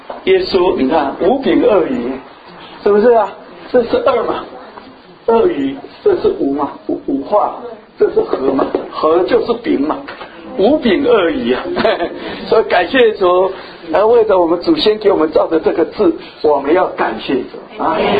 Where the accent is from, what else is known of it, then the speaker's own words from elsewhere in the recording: China; 你不要小看我们中国人的造字